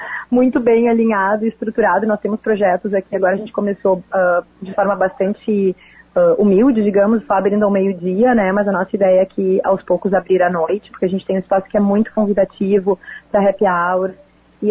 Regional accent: Novo Hamburgo, Rio Grande do Sul, Brazil; nós somos de Novo Hamburgo, então tem muito resíduo da indústria coreano calçadista

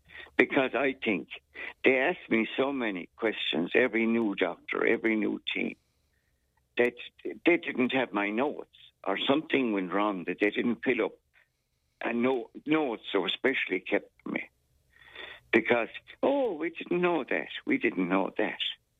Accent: Munster, Ireland; I'm from Clare originally, Stornbarne.

